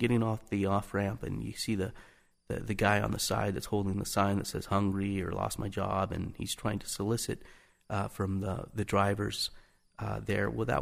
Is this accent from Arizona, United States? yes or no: yes; Arizona, United States; I'm from Arizona, and boy, they drive slow down there.